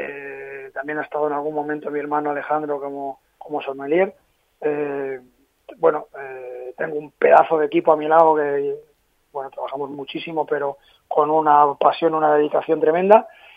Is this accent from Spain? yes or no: yes; Madrid, Community of Madrid, Spain; born there; moved away as an adult; now in Ibiza, Spain; Yo soy nacido en Madrid, aunque llevo viviendo en Ibiza 10 años, allí han nacido mis dos hijos, Lucas y Zoe